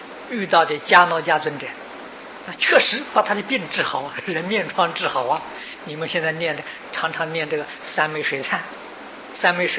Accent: China; 印度计算这个书的多量的大小啊，是用计作单位啊，不像我们中国人，我们中国人是字数

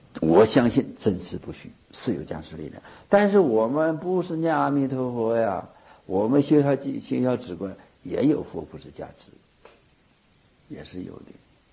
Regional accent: China; 他我们中国人称他为圣人

